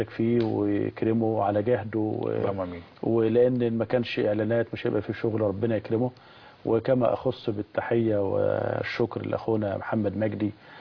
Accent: Egypt; بلدنا مصر.

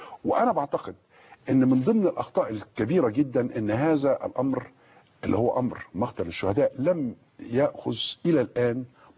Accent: Egypt; وبغض النظر عن رضا انا كمصري بمعاهده كامب ديفيد

